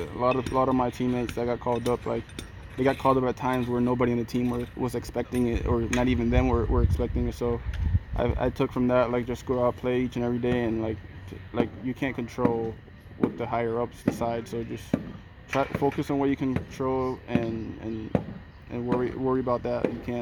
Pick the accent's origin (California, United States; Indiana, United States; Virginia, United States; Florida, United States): Florida, United States; Miami